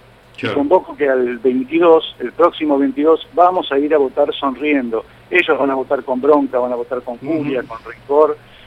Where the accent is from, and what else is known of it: Argentina